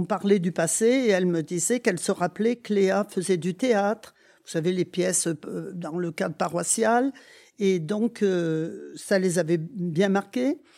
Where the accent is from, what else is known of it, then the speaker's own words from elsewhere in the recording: Châtes, France; Ah oui, je suis née à Châtes.